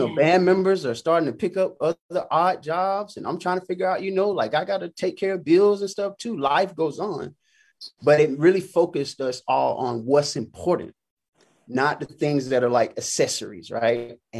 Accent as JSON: {"language": "English", "town": "Macon", "region": "Georgia", "country": "United States", "tie": "born or raised there", "said": "So going anytime I get a chance to go back to my hometown, shout out Macon, Georgia, Warner Robins and the surrounding areas. It's always love there, you know what I mean?"}